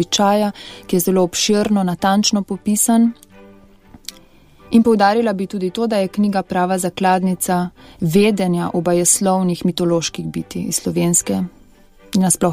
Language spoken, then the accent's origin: Slovenian; Slovenian Littoral, Slovenia; Sama sem sicer Primorka, ampak zdaj tudi že nekoliko Notranjka